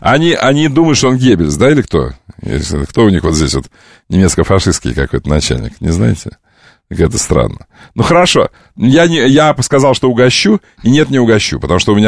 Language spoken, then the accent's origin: Russian; Novopavlovsk, Stavropol Krai, Russia; А я говорю, из Новопавловска